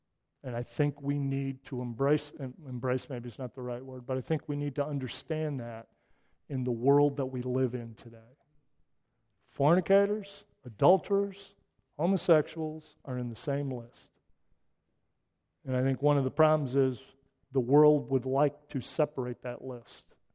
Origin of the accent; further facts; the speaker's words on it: United States; Man, I'm an American. I have rights. And that's kind of the way we're brought up.